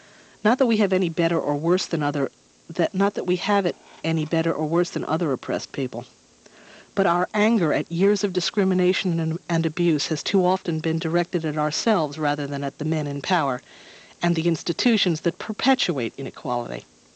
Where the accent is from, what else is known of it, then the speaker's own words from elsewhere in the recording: Detroit, Michigan, United States; so I moved on, ending up back in Detroit, my hometown